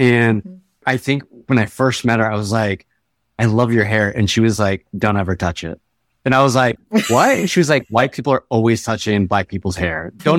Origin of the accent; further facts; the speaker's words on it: Texas, United States; But growing up in Mexican and Texas, I experienced racism.